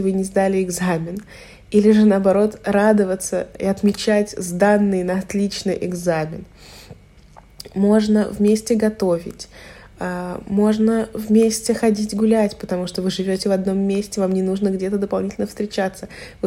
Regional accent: Moscow, Russia; Я, к сожалению, не жила в общежитии, потому что я из Москвы, и училась я тоже в Москве.

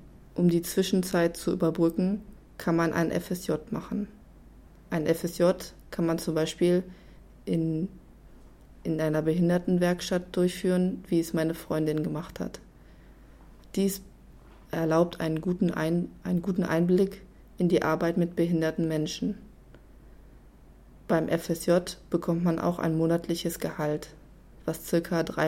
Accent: Aachen, North Rhine-Westphalia, Germany; ich komme aus Aachen.

